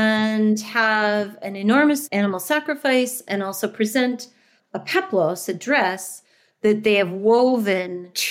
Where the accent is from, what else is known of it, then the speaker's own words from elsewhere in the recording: Pasadena, California, United States; And I'm from Pasadena, home of the Rose Parade.